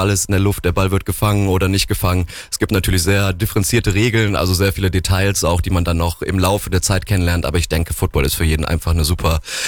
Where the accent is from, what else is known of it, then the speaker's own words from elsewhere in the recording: Koblenz, Rhineland-Palatinate, Germany; born there; now in Allgäu, Germany; Ja, ich komme gebürtig aus Koblenz